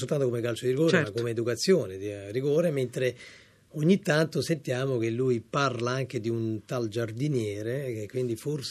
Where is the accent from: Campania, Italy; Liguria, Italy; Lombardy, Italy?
Campania, Italy; Naples; perché essendo napoletano è normale che uno scherzi su questa cosa.